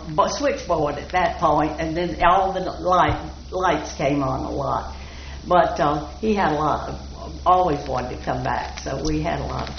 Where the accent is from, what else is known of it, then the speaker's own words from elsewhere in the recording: Mobile, Alabama, United States; I enjoyed growing up in Mobile. I remember the Mardi Gras, and I have lots of pictures of costumes, and I was an only child